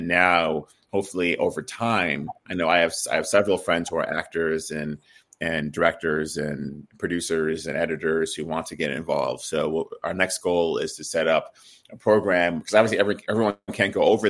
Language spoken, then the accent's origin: English; Nigeria; now in United States; obviously I'm very biased to being Nigerian myself